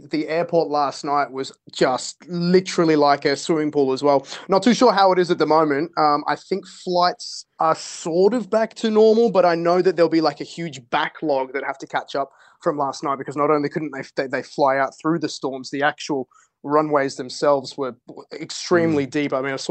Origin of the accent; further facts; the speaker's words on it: Queensland, Australia; I grew up in Queensland, so you can imagine the tropical thunderstorms that hit up there